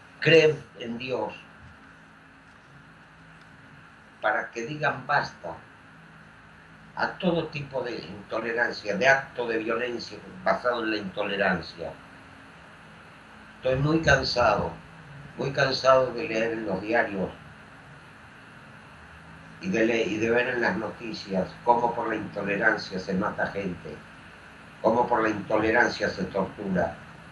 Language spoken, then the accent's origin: Spanish; Israel; Soy israelí, orgulloso de un país que es un faro de libertad en una zona en que la libertad es un mito.